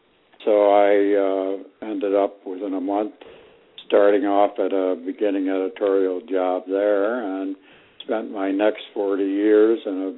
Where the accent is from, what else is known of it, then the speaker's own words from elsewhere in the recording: Ithaca, New York, United States; I grew up in Ithaca, New York, and attended Cornell because that was there